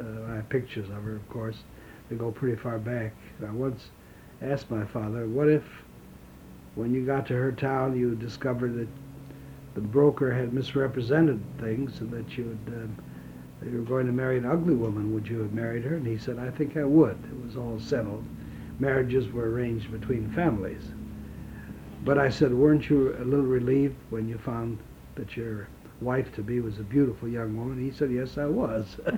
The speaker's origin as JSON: {"language": "English", "town": "Omaha", "region": "Nebraska", "country": "United States", "tie": "born there", "said": "I was born in Omaha, Nebraska on September 14th, 1907. My parents were immigrants from Russia."}